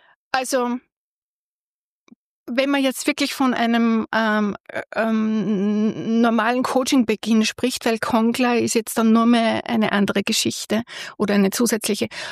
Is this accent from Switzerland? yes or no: no; Aschach an der Donau, Upper Austria, Austria; Ich bin an der Donau aufgewachsen, in Aschach an der Donau.